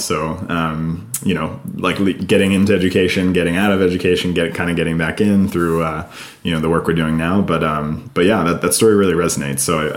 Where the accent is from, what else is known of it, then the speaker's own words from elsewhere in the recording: Pennsylvania, United States; I grew up outside of Philadelphia, but got placed in Philadelphia.